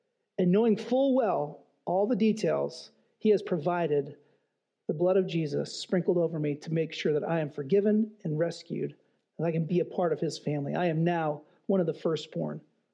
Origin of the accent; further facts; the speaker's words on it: California, United States; You know that I grew up in California. I've told you earthquake stories before.